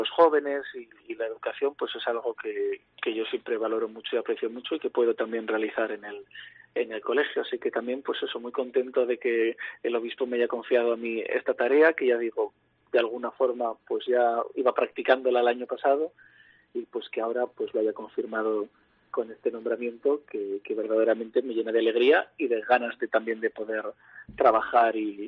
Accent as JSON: {"language": "Spanish", "town": "Castro Urdiales", "region": "Cantabria", "country": "Spain", "tie": "born or raised there", "said": "Sí, yo soy natural de Castro Urdiales. Allí pasé mi infancia, allí sigue viviendo mi familia. Y allí estudié hasta tercero de la ESO."}